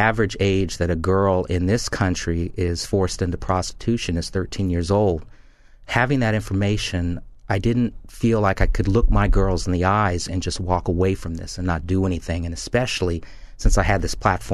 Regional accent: Washington, District of Columbia, United States; born there; I was born in Washington, D.C., and I spent my summers in Frederick Douglass's summer beach home, which was on the Chesapeake Bay.

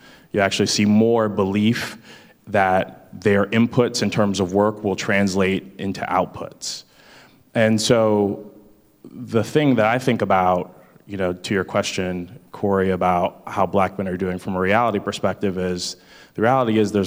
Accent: Columbus, Ohio, United States; So I grew up in Columbus, when I was in eighth grade, we moved from one neighborhood to the next, a difference of 5 miles.

